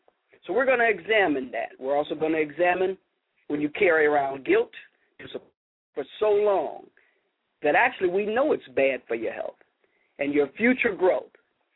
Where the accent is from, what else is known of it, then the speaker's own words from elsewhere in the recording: Chicago, Illinois, United States; Yes, I did say Chicago because that's my hometown